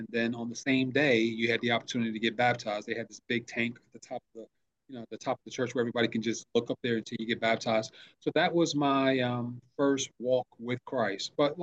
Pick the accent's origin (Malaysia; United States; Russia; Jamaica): United States; New York City, New York; I born and raised in New York City, born in the early 70s, grew up in the crack epidemic of Brooklyn, when crack had just come out, which was a tragic tale in the neighborhood, to say the least.